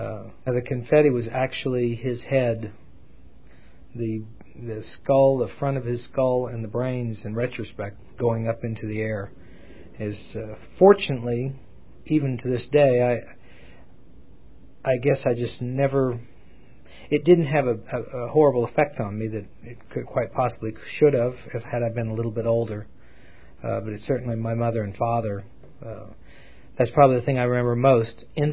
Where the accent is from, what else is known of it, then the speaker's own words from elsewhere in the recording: Dallas, Texas, United States; I'm originally from Dallas, Texas. I was born in 1957